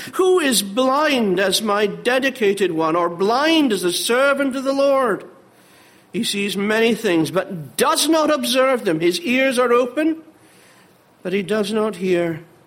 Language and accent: English; Edinburgh, Scotland, United Kingdom; Well, if it isn't obvious to you already by my accent, I have to confess that I come from Edinburgh